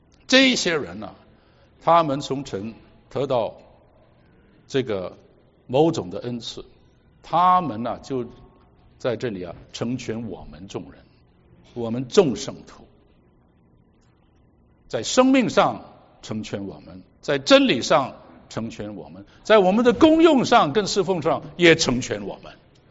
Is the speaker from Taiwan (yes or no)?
no; Hong Kong; 国内来的，国内还有不同省份，那还有台湾来的，有什么东南亚，我是香港来的